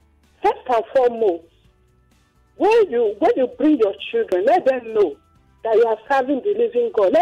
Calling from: Elisha, Ogun, Nigeria; calling from Elisha, Ogun State.

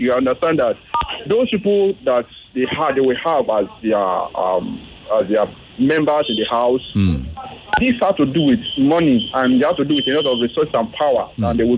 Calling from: Ikotun, Lagos, Nigeria; from Ikotun.

